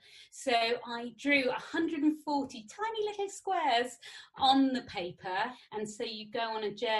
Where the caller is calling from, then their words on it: Brighton, South East England, United Kingdom; I live in Brighton, which is in the UK, and it's on the south coast. So I'm very lucky. I have a sea view from my bedroom window